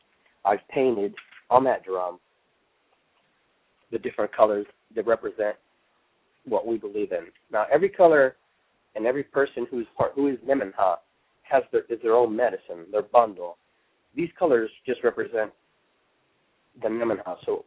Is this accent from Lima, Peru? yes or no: no; Callao, Peru; now in North America; I am actually indigenous to the region of South America, Peru. I come from Callao. My family's ancestry is Spanish, German, Italian, Quechua, and Indian, and a host of other different nationalities.